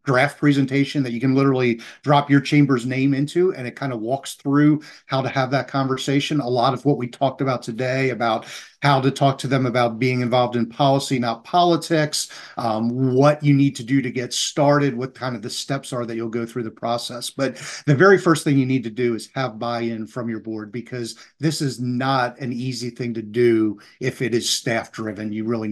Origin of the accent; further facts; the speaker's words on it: North Carolina, United States; I'm from North Carolina, Davidson College.